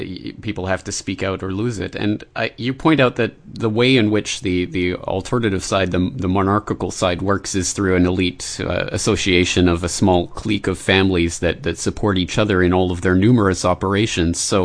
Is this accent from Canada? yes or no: yes; Canada; now in Japan; I mean, personally, I'm a Canadian citizen living in Japan